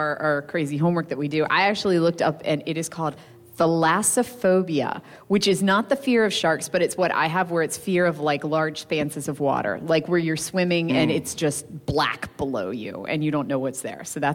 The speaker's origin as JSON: {"language": "English", "region": "Virginia", "country": "United States", "tie": "born or raised there", "said": "it definitely goes back to my childhood where I grew up on the Shenandoah River."}